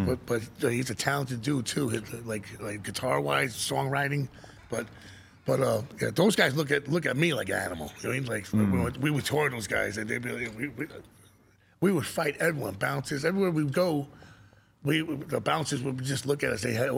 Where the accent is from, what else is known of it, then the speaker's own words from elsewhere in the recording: Queens, New York, United States; But the way I speak, I'm from Queens. I speak a certain way.